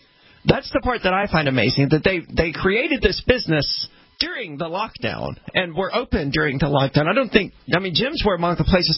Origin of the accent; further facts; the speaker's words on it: United States; Well, I don't know anything about the about Canada, really, because I'm an American and we're pretty ignorant of most countries